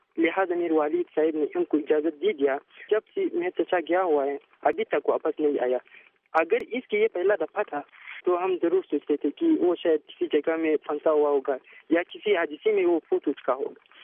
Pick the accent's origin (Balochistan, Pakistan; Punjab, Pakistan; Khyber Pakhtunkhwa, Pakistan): Balochistan, Pakistan; Ziarat; اور میرے گھر صوبہ بلوچستان ڈسٹرکٹ زیارت میں ہے. میرا عمر جو ہے نا تقریباً 17 سال کے لگ بھگ ہے اور 19 جنوری میں پیدا ہوا ہے.